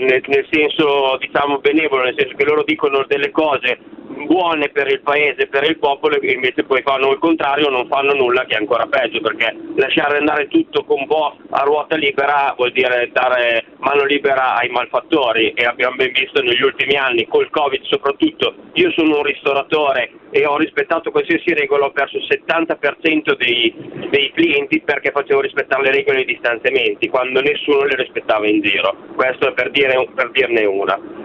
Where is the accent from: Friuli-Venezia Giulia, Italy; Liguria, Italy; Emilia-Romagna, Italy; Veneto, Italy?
Emilia-Romagna, Italy; Piacenza; io premetto che non sono lombardo, sono dell'Emilia Romagna, ma a Piacenza siamo proprio confinanti.